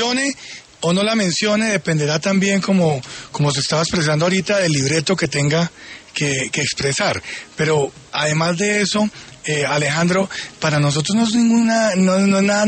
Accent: Colombia; Para nosotros como colombianos

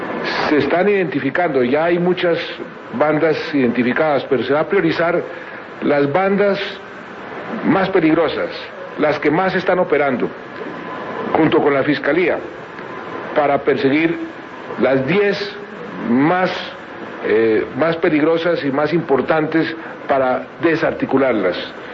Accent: Bogotá, Colombia; yo soy bogotano

